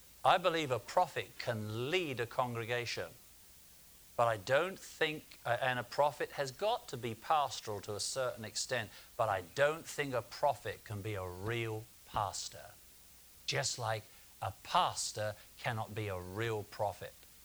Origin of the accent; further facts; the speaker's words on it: United Kingdom; I'm British. Don't forget, we invented the language.